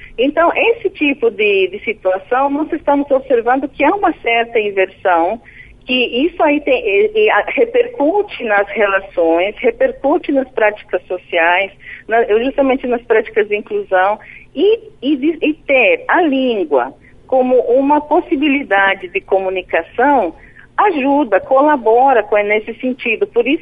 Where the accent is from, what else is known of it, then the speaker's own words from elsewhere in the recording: Brazil; born there; Porque meus pais são de origem boliviana, eu nasci no Brasil e agora eu trabalho no Brasil